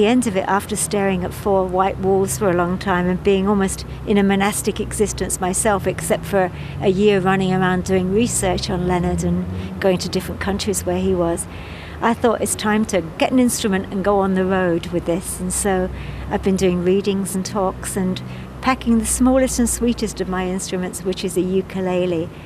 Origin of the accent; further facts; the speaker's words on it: London, United Kingdom; I'm from London, England, and ever since I was a little girl, I've sung and played instruments